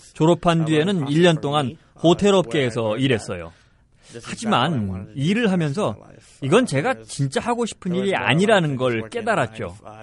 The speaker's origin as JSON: {"language": "Korean", "town": "Columbus", "region": "Ohio", "country": "United States", "tie": "born or raised there", "said": "그 사진 밑에 그분들이 오하이오주 콜럼버스에 산다고 적혀 있더라고요. 거긴 제가 태어나고 자란 곳이거든요."}